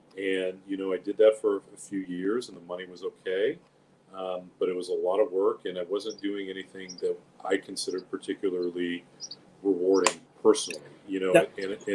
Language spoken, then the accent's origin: English; Long Beach, California, United States; I think you and I saw in growing up in Long Beach at that time, politics was something and government was something that was really sacred.